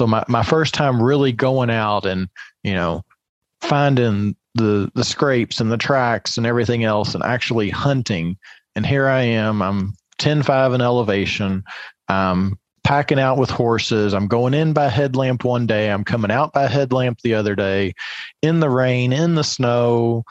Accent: Kentucky, United States; I mean, I grew up in Kentucky, 600 feet elevation.

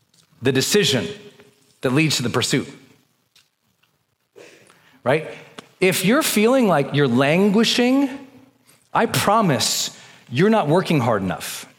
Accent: Montana, United States; I'm from Montana. When you go up in the mountains, you commit to the hunt.

